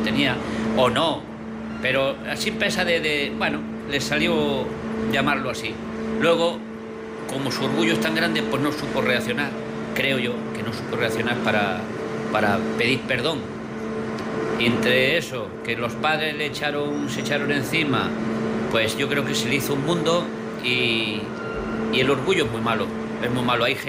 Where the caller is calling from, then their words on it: Tarragona, Catalonia, Spain; de Tarragona.